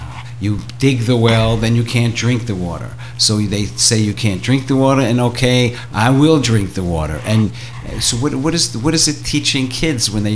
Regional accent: United States; I grew up in America.

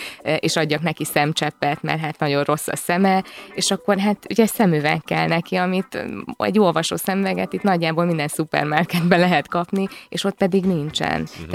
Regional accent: Hungary; born there; mekkora szerencsénk van, hogy ide születtünk, és ilyen lehetőségeink vannak. És bármennyire is sírunk itt Magyarországon

